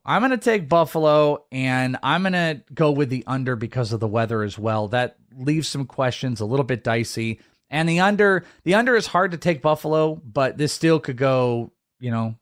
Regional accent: Wales, United Kingdom; I'm Welsh

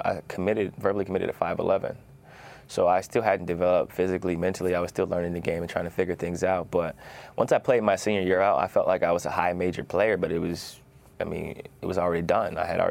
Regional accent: Canton, Ohio, United States; Like, I come from Canton, Ohio.

